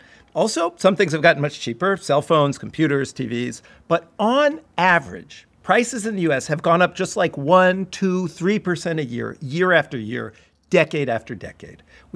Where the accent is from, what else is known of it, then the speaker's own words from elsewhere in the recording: San Diego, California, United States; San Diego, the suburbs of San Diego. And, you know, the thing people always say when I tell them I'm from San Diego is, oh, right, San Diego, perfect weather.